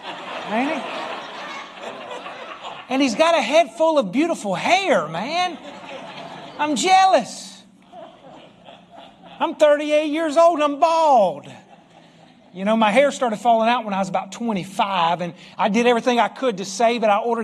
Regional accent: Southern United States, United States; accent: Southern; I've been laughed at 3 times in restaurants for my accent, and they said, "Man, you've got an accent." I said, "No, you've got an accent. I talk good Southern English right here."

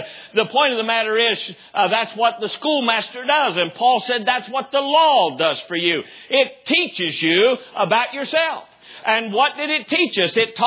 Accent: Charleston, West Virginia, United States; looked up the Charleston Gazette, which is the newspaper down in my hometown.

